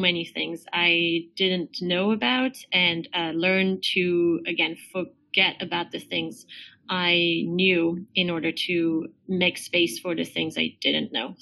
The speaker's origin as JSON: {"language": "English", "town": "Paris", "region": "Île-de-France", "country": "France", "also_born_or_lived": "London", "moved": "yes", "lives_now": "United States", "said": "So I'm originally from Paris, France. I lived in London for a little bit and then moved to the US 8 years ago"}